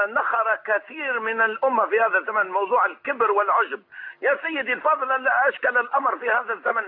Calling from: Tunisia

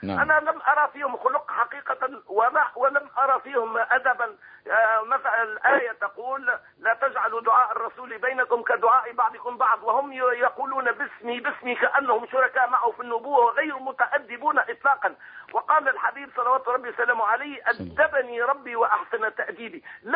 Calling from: Tunisia

